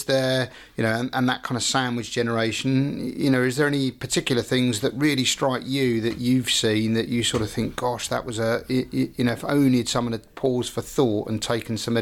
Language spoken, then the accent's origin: English; United Kingdom; which perhaps intuitively, you know, we don't do, I say as British people